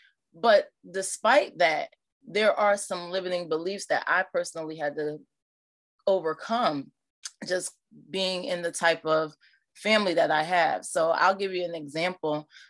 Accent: Norristown, Pennsylvania, United States; You know, I grew up in Norristown, Pennsylvania, which is a small town right outside of Philadelphia, and grew up in the church.

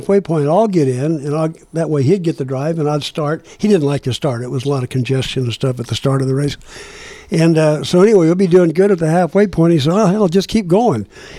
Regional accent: San Diego, California, United States; also born or lived in Tulsa; Born in Oklahoma, Tulsa, Oklahoma, and then grew up in San Diego.

